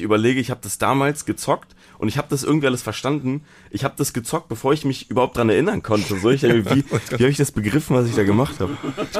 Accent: Berlin, Germany; Ich bin in Zehlendorf groß geworden mit meinen zwei Geschwistern.

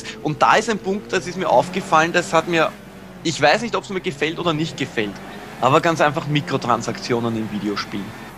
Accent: Austria; als Österreicher natürlich der Nationalstolz verpflichtet.

